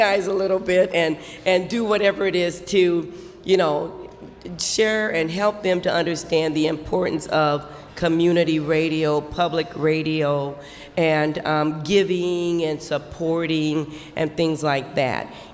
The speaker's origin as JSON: {"language": "English", "region": "Iowa", "country": "United States", "tie": "born or raised there", "said": "because that's where we grew up in Iowa."}